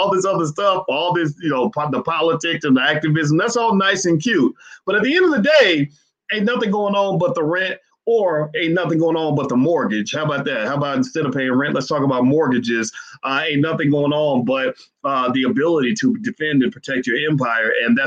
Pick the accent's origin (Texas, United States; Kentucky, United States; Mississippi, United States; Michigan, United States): Kentucky, United States; Louisville; Junior Bridgman, who is from my hometown, Louisville